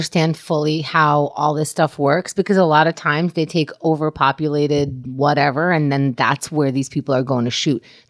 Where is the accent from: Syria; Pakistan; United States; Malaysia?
United States; New York; I don't know because I grew up in New York.